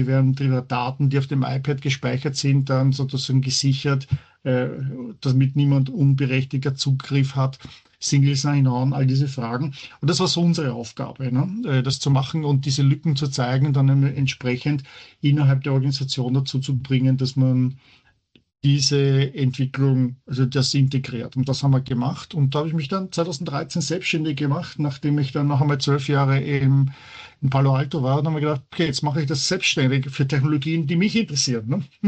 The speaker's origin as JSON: {"language": "German", "region": "Vienna", "country": "Austria", "tie": "born or raised there", "lives_now": "Heidelberg, Germany", "said": "Es ist im Vergleich zu Wien, wo ich aufgewachsen bin, wo ich geboren bin, ist es natürlich eine kleine Stadt."}